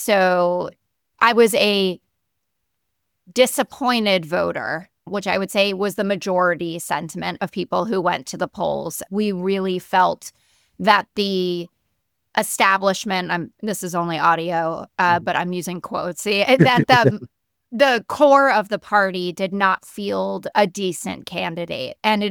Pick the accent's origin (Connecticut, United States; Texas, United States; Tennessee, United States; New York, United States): New York, United States; New York City; And so I'm a New Yorker. Mamdani is my mayor now.